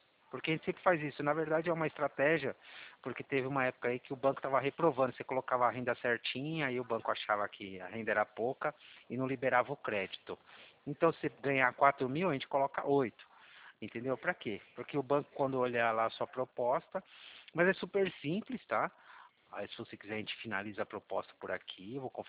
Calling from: São Paulo, Brazil; Eu, na verdade, estou falando de São Paulo, né?

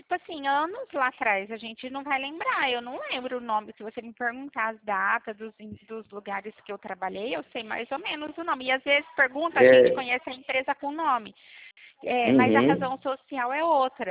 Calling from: Pirassununga, São Paulo, Brazil; Eu falo da cidade de Pirassununga.

